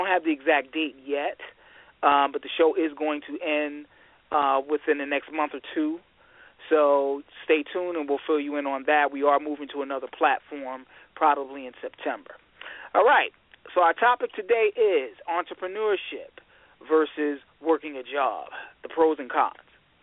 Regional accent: Michigan, United States; I'm your host from Michigan

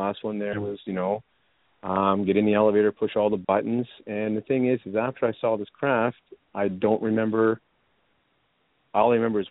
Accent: Scarborough, Ontario, Canada; back in 1976 when I was 10 years old. I grew up in Scarborough, Ontario

